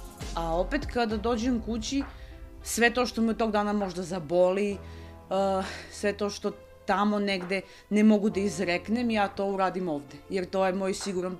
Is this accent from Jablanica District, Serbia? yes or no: yes; Leskovac, Jablanica District, Serbia; now in Niš, Serbia; Pa Leskovac je moj rodni grad, iako je Niš nekako sad tu i tu živim i sve unazad 10 godina